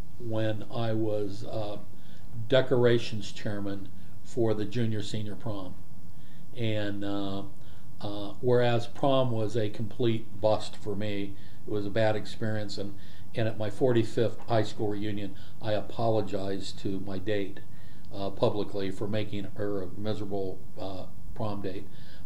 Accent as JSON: {"language": "English", "town": "Van Wert", "region": "Ohio", "country": "United States", "tie": "born there", "said": "I was born in Van Wert, Ohio. It's a little small town in northwest Ohio in 1953."}